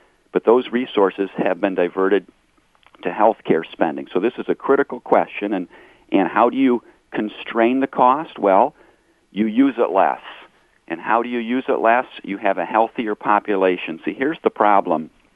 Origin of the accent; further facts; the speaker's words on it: Flint, Michigan, United States; I'm originally from Flint, so I'm from a core city.